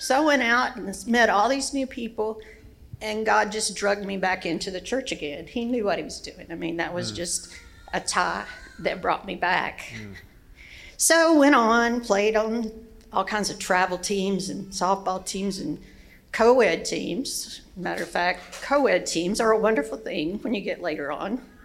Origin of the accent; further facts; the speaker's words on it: Kentucky, United States; I was born in a small town in Western Kentucky. I was the fourth child of five on a 500-acre family farm in the middle of nowhere, Kentucky.